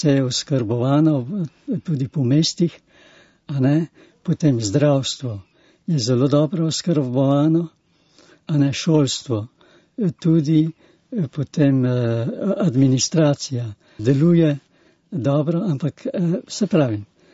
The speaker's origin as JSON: {"language": "Slovenian", "country": "Venezuela", "moved": "yes", "lives_now": "French Guiana", "said": "Jaz sem prišel iz Venezuele"}